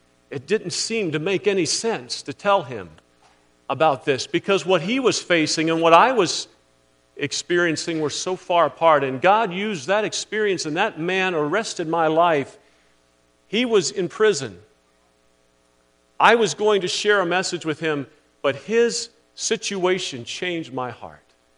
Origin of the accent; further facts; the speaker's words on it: Virginia, United States; I was born and raised in Virginia.